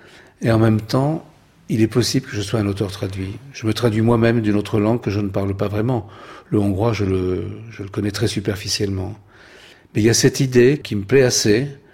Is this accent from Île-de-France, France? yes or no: yes; Paris, Île-de-France, France; born there; Moi, je n'ai pas connu ce monde, je ne viens pas de ce monde, je suis né à Paris.